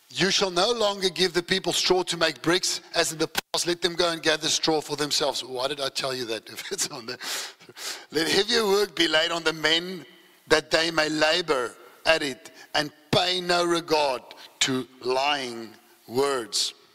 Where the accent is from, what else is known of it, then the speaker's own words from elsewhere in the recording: Wellington, New Zealand; I grew up in Wellington, so it's quite a traditional place